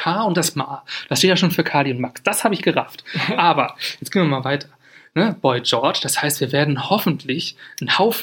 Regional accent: Schleswig-Holstein, Germany; now in Berlin, Germany; Ich komme aus Schleswig-Holstein, ich wohne in Berlin.

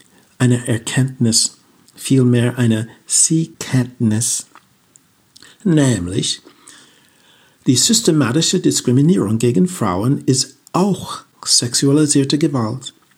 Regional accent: Berlin, Germany

